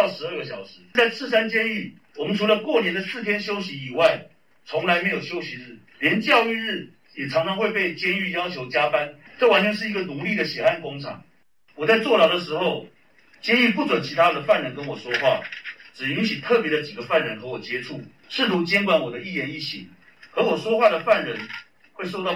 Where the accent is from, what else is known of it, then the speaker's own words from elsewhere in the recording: Taiwan; 我们台湾人不接受你这种想法，台湾中国一边一国，就是这么简单。